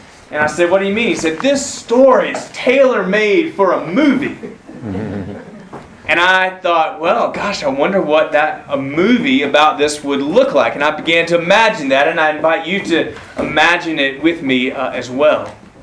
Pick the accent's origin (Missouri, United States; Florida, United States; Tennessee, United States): Florida, United States; Jacksonville; I'm from Jacksonville, Florida. The mountains there are not as big as they are here.